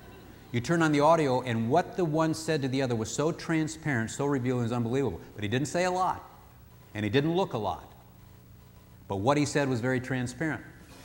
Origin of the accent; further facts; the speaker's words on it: Peoria, Illinois, United States; I remember growing up in Peoria and riding my bike up and down. It was blue-collar city, and guys were always working on their cars.